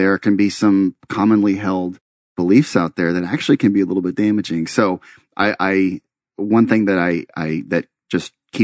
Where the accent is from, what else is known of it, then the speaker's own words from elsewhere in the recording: Texas, United States; And growing up in a smaller town in Texas, one thing I love about Texas, and I'm so sorry for being a Texan and plugging Texas